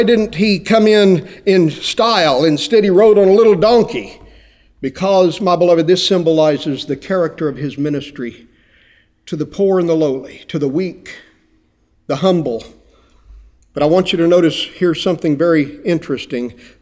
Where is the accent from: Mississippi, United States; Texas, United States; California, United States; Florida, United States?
Texas, United States; Friona; You know, I grew up in Freona, Texas, population 3,000.